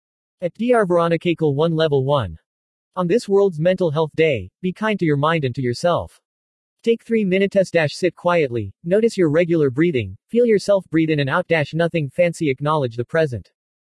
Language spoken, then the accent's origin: English; San Bernardino, California, United States; You would not understand or see the level of urban blight that is showing in my hometown since I was a kid.